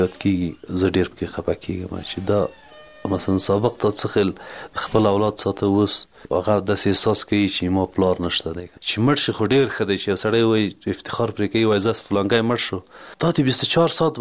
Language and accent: Pashto; Parwan, Afghanistan; د پروان د ولایت یم، د غوربند ولسوالۍ دوه دېرش کلن یمه.